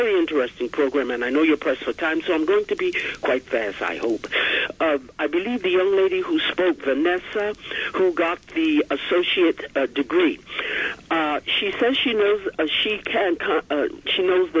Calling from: New York, United States; from Long Island, if I'm on.

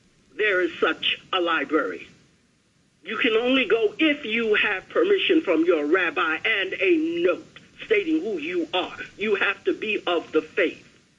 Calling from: Long Island, New York, United States; From Long Island.

